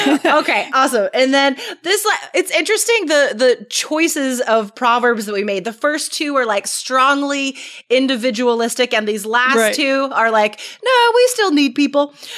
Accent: United States; It just feels that way to us because we're American.

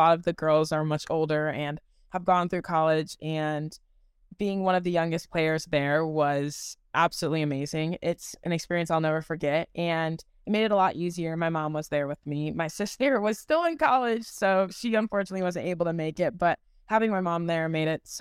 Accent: Michigan, United States; I'm originally from Michigan, so a Midwest kind of vibe.

